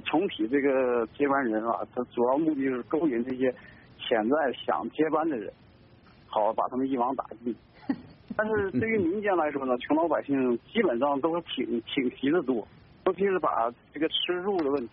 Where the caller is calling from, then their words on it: Shanxi, China; 我是山西的